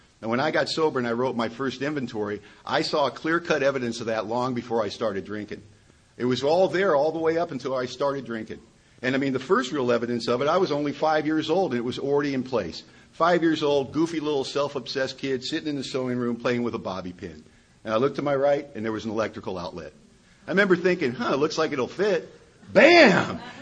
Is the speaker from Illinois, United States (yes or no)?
no; Hollywood, California, United States; born there; And I'll tell you, I was born in Hollywood, California.